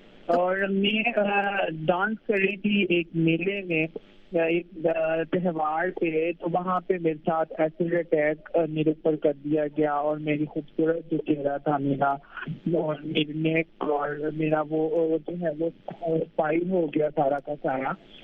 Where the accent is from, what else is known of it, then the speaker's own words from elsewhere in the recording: Okara, Punjab, Pakistan; میں اکاڑا میں میری پیدائش ہوئی، اکاڑا میں میں رہی، اکاڑا میں میری 13 سال کی عمر تھی جب جو ہے وہ میری فیملی نے مجھے ڈس آن کر دیا، نکال دیا، اور میں اس کے بعد اپنی نانی کے پاس رہی جا کے،